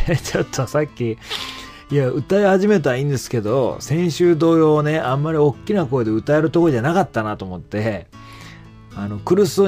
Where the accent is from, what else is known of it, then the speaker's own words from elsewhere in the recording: Izu, Shizuoka, Japan; 私伊豆なんですけどね。